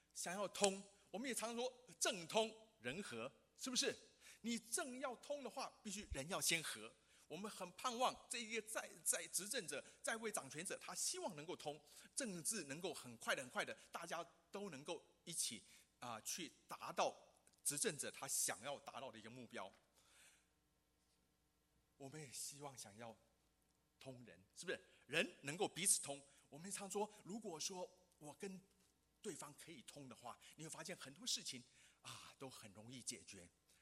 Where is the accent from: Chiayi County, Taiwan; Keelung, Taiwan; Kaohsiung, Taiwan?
Keelung, Taiwan; also born or lived in Hong Kong; 我是基隆的客家人。啊，基隆没有客家庄啊，没有啊。哦，那我才跟他说，哦，原来我是香港出生的，我爸妈是广东客家人，那我们在家都讲客家话。